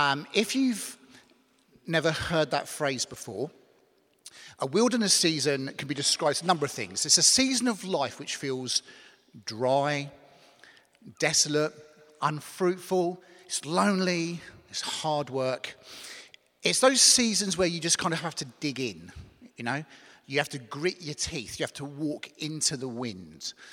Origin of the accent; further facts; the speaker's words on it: England, United Kingdom; also born or lived in United States; But I'm from England. I'm from the south of England.